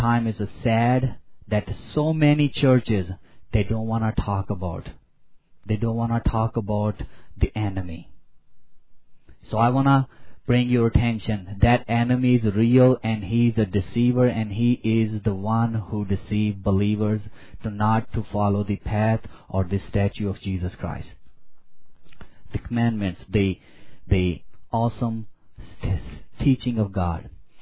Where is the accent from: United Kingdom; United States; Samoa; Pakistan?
Pakistan; So I was born in Pakistan and lived in Pakistan.